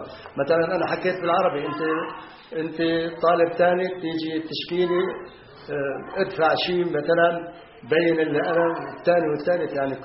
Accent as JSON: {"language": "Arabic", "town": "Tantura", "region": "Haifa District", "country": "Palestine", "said": "وإن شاء الله بتكون المقابلة الثانية هي بقريتنا الطنطورة."}